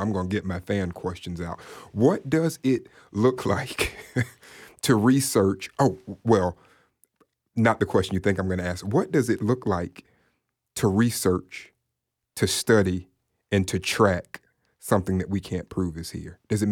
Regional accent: Lake Jackson, Texas, United States; And while I don't live there anymore, I grew up there out in the woods in Lake Jackson.

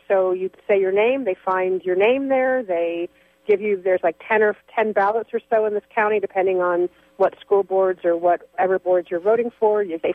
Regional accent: California, United States; moved away; you know, I come from California. I lived there most of my life and had never heard of same-day voting, had never heard of early voting.

